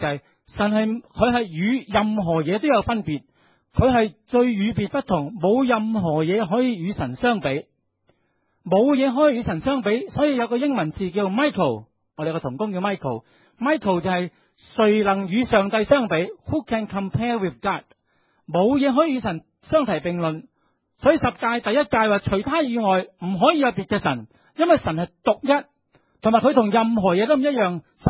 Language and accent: Chinese; Hong Kong; 今天我们香港人要找一个住的空间很艰难